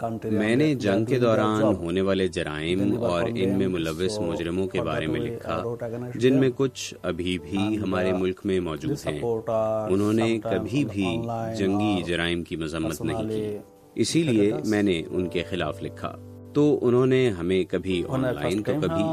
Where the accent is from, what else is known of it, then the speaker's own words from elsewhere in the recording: Bangladesh; moved away as an adult; میرا تعلق بنگلہ دیش سے ہے۔ میں نے اپنا ملک انتہائی مجبور ہو کر چھوڑا ہے۔